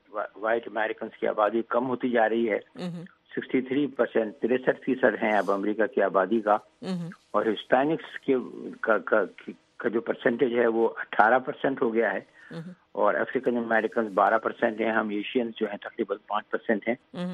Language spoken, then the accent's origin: Urdu; Bahawalpur, Punjab, Pakistan; میں چھوٹا سا تھا بہاولپور میں, پنجاب میں میں بڑا ہوا وہیں پر